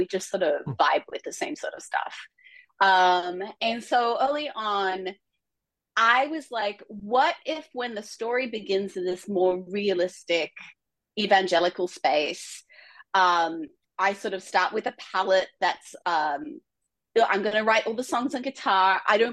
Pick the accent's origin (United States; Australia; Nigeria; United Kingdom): Australia; Yeah, I mean, I'm Australian, in case you haven't noticed, and mm-hmm. I was raised in an environment that was confusing for me in many ways